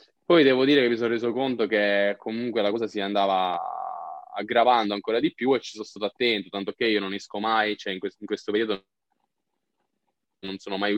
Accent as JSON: {"language": "Italian", "region": "Sicily", "country": "Italy", "said": "Io sono siciliano, sì, ma lavoro a Modena, come ti ho già detto."}